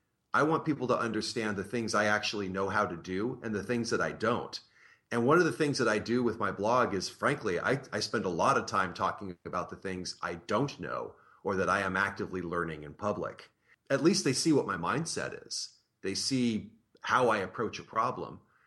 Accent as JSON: {"language": "English", "region": "California", "country": "United States", "tie": "born or raised there", "said": "you're in my hometown. I can probably help out. And also San Francisco is just 15 miles north."}